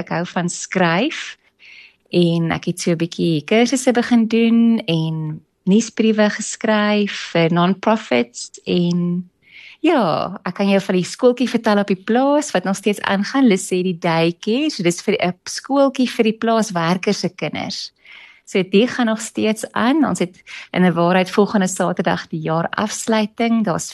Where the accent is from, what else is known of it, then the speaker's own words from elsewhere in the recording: Marble Hall, Limpopo, South Africa; now in Pretoria, South Africa; Ek en my man Stefan het vir 'n klomp jaar op Mabelhol geboer met sitrus. Ons het albei groot geword op Mabelhol ook